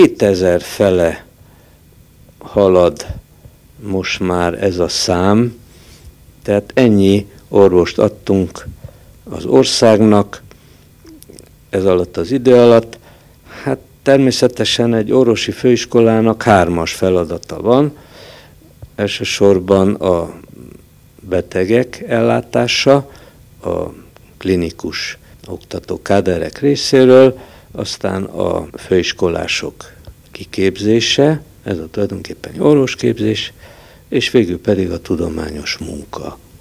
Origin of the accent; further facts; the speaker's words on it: Karcfalva, Harghita, Romania; also born or lived in Cluj-Napoca; now in Targu Mures, Romania; jött Kolozsvárról, hanem én is Kolozsvárról jöttem ide. 1945-ben karcfalvi származású vagyok.